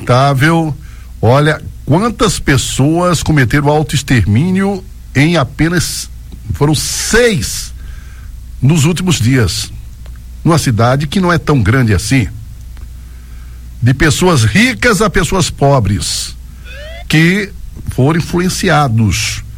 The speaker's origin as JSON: {"language": "Portuguese", "country": "Brazil", "said": "Nós, enquanto brasileiros que respeitamos, né, a vida"}